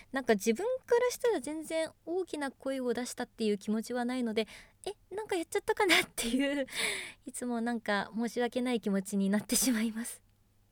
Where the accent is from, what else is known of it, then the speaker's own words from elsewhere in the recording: Kanagawa, Japan; 出身は神奈川県です。結構近くに海があるので、ゆったり過ごすことができてます